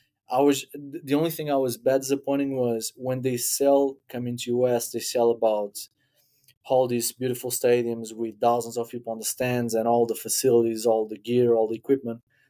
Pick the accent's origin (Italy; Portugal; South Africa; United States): Portugal; English is a second language; I cannot talk by entire Europe because I'm only from Portugal